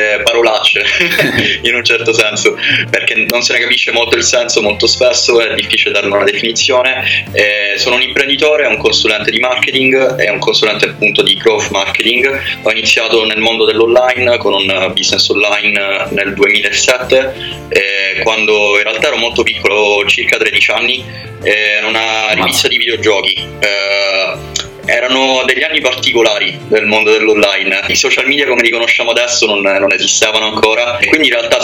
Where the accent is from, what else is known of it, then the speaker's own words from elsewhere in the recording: Sicily, Italy; now in Germany; sono passato da un luogo freddo a un altro, dalla Polonia qui in Germania, per cui aspetto di andare in Sicilia tra poco, nella mia terra natia.